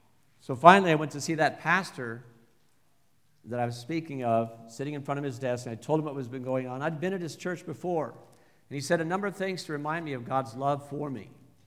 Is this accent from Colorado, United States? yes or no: yes; Fort Collins, Colorado, United States; I was in high school. There I grew up in Fort Collins.